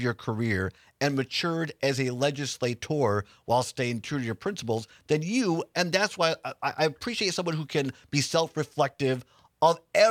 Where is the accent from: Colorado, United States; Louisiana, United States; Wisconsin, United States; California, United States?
Wisconsin, United States; Richland Center; I've been in Muscatine, Wisconsin, in southwest Wisconsin, 10 miles from my hometown, Richland Center.